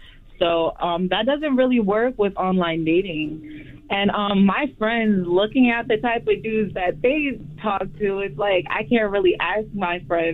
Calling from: Elizabeth, New Jersey, United States; Elizabeth, New Jersey.

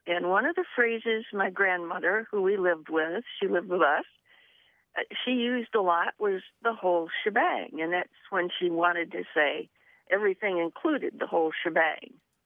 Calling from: Petoskey, Michigan, United States; From Petoskey, Michigan.

